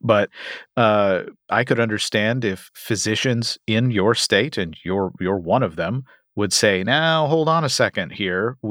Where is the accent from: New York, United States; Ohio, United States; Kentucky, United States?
Kentucky, United States; My home state of Kentucky is one of them.